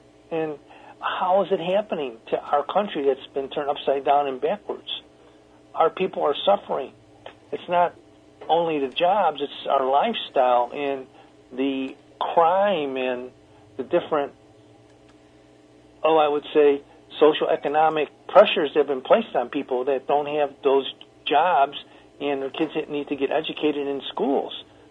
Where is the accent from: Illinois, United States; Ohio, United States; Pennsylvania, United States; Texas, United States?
Illinois, United States; Chicago; because I'm from Chicago, and I think we mentioned this earlier, the kids on the south side or on the west side in Austin, they're suffering terribly.